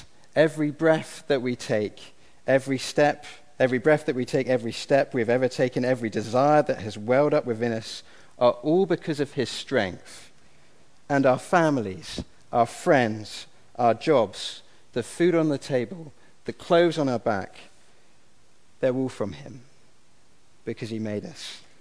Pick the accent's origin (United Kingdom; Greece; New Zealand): United Kingdom; Scotland; I remember when I was growing up in Scotland, because it was Scotland, we had a lot of space, we had a big garden